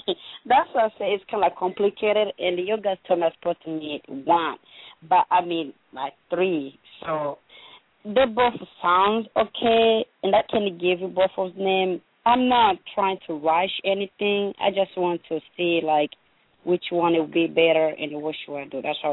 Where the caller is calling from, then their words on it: Ohio, United States; calling by Ohio.